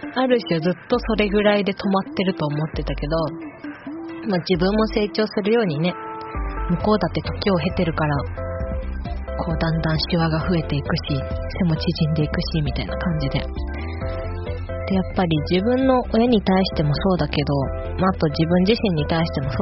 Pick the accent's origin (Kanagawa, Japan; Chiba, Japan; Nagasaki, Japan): Chiba, Japan; born there; 私が出身がね千葉ではあるんですけど、本当に生まれただけって感じだから